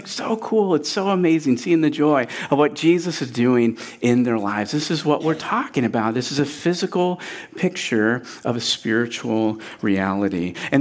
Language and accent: English; Port Clinton, Ohio, United States; And I'm from Port Clinton, Ohio. And in Port Clinton, Ohio, we don't baptize people in a horse trough in a church. We go out to Lake Erie and we baptize people there.